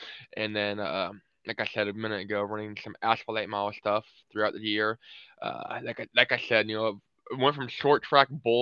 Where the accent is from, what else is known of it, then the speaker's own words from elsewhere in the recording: Greenwood, Indiana, United States; But I'm pretty much from Greenwood, Indiana, which just south of Indianapolis, or like the next town south of Indiana Speedway.